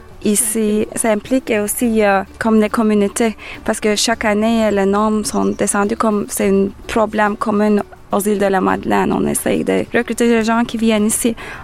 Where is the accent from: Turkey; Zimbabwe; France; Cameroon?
Turkey; French is a second language; Par exemple, moi, je viens de la Turquie et je suis fière de savoir cuisine turque